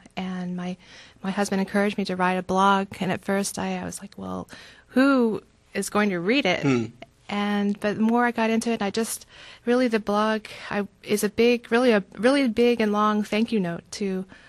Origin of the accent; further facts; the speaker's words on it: Midwest, United States; I'm from the Midwest in the States.